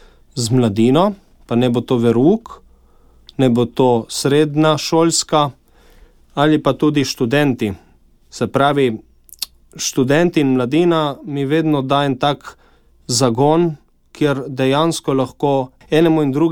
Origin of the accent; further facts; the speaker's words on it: Postojna, Littoral–Inner Carniola, Slovenia; Rodil sem se v Postojni pred 29 leti. Odraščal v povprečni družini, krščanski.